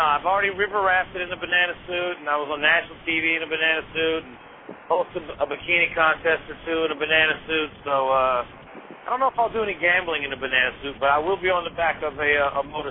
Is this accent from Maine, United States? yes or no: no; Searcy, Arkansas, United States; born there; Hey, you know, I was born in Arkansas, so all that Razorback Sioux pig, man, I mean, that's very close to my heart. My mom from a tiny town, man, Cersei, I was born at the Cersei, Arkansas Hospital